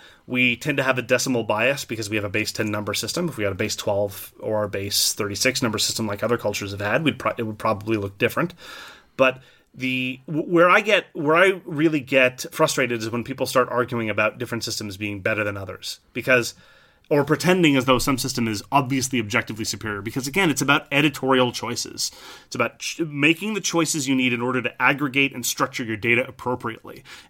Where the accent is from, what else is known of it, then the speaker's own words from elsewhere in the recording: French Canada, Canada; I'm from French Canada.